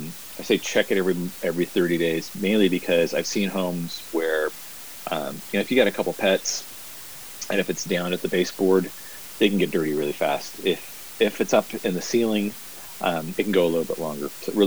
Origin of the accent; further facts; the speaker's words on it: California, United States; You and I are both Bay Area kids too, so yeah, growing up in the Bay Area, it didn't get that cold.